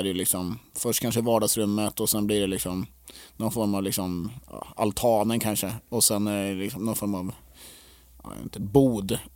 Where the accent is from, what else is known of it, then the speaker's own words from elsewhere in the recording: Finspång, Östergötland, Sweden; och jag är själv liksom från Finspång och tycker att det är helt, helt fantastiskt där